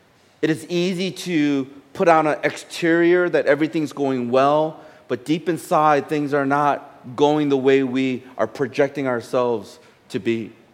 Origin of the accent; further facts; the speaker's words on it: United States; because I grew up in the States